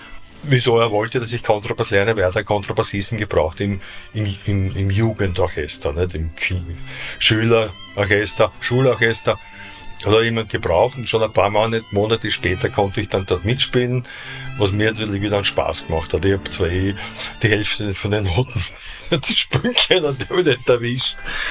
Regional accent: Mürzzuschlag, Styria, Austria; Also ich bin ja ein gebürtiger Steirer aus Mürzzuschlag, also das wilde Bergvolk hinter Semmering.

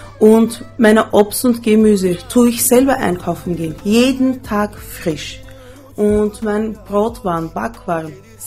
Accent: Vienna, Austria; born there; German is a second language; Ja, wir sind aus Wien. Ich bin auch in Wien geboren, in Favoritenstraße.

